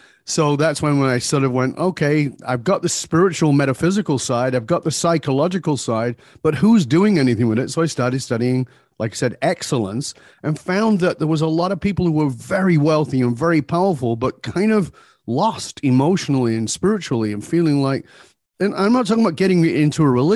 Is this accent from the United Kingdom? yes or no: yes; England, United Kingdom; born there; moved away; I was born in Northern England. I've been gone for more than 40 years, but I was born in abject poverty